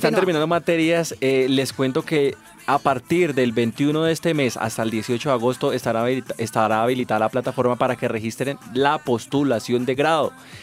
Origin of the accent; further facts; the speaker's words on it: Puerto Rico; Porque somos puertorriqueños.